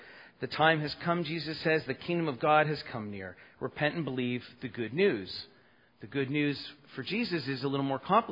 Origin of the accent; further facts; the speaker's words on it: Toronto, Ontario, Canada; So I grew up in Scarborough